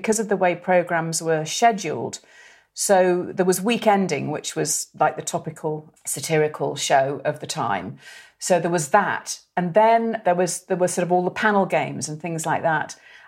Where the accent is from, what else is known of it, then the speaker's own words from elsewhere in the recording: Wirral, North West England, United Kingdom; I mean, I'm from the Wirral, from Merseyside, so my voice, you know, I didn't have a voice like that, you know, wasn't kind of, you know, like really scouse or nothing like that.